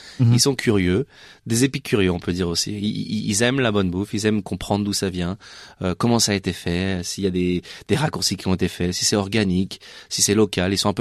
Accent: Chambéry, Auvergne-Rhône-Alpes, France; Je viens de Savoie, à Chambéry

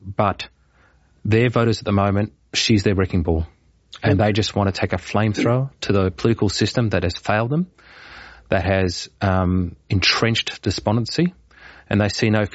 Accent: Mackay, Queensland, Australia; I'm from Mackay.

